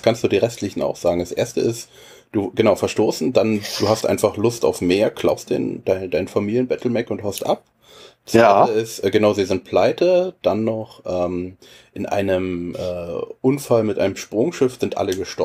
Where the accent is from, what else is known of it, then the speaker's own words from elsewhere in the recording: Berlin, Germany; Na, als Berliner sagt man, wenn es okay ist, ist geil.